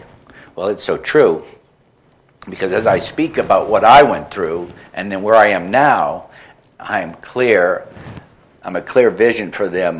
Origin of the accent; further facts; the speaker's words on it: New Orleans, Louisiana, United States; realizing that I had my own issues with treatment centers and stuff when I grew up in New Orleans, had gotten involved in a radical lifestyle